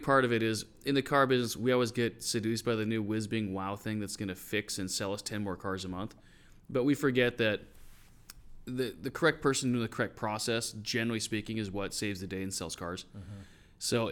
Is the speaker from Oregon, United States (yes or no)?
no; San Francisco, California, United States; Yeah, I'm from San Francisco.